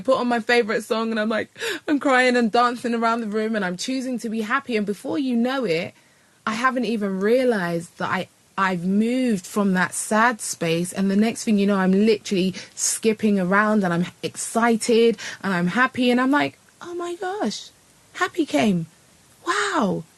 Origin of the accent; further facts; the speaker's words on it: United Kingdom; accent: British; You're going to have to listen to my British accent all night long.